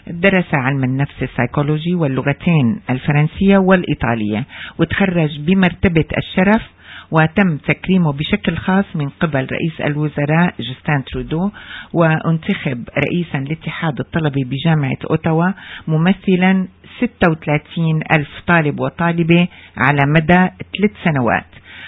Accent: Syria; now in Canada; نحن كجالية سورية وعربية

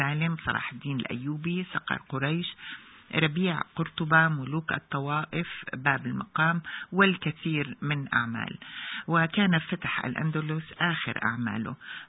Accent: Syria; وبهاليوم بالذات قديش نحن كسوريين منشعر بالأسى على متاحف سورية

